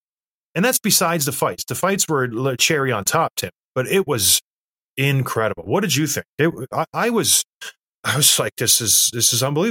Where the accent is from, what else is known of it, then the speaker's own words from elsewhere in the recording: Canada; now in Traverse City, United States; I'm the only guy who played hockey here. I'm from Canada.